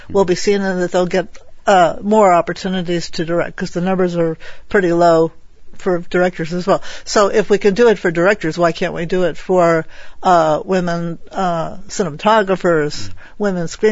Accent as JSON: {"language": "English", "country": "United States", "said": "because I'm an American."}